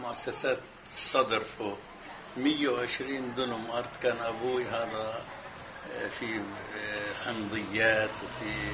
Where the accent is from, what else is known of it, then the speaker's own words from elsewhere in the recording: Palestine; كتبت في الصحف حقوق الفلسطينيين وإعطائنا الفرص وطنية